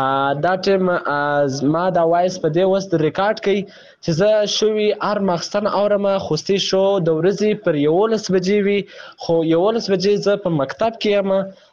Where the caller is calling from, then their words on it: Pakistan; زه دا ټیم د پاکستان نه درسره یم.